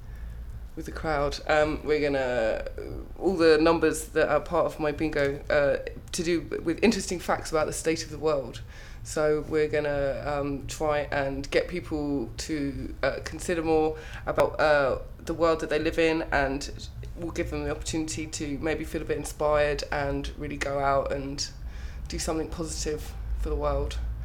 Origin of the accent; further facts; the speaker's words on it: Harrow, London, United Kingdom; I'm 28 until the end of this week and I come from Harrow in Middlesex.